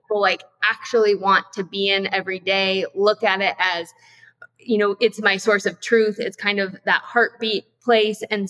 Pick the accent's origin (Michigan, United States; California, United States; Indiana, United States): Michigan, United States; So I'm from Michigan originally, and career started out in the Silicon Valley working for Hewlett Packard